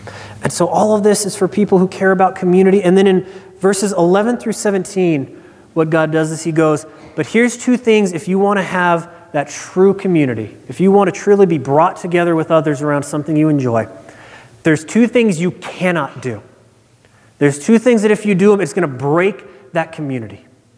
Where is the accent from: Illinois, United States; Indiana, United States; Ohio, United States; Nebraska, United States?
Nebraska, United States; Now, as many of you know, I'm from Nebraska